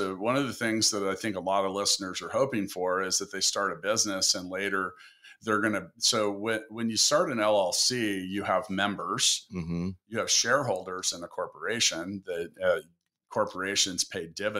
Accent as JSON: {"language": "English", "town": "Kansas City", "region": "Missouri", "country": "United States", "said": "I'm from Kansas City and my wife and I moved back here."}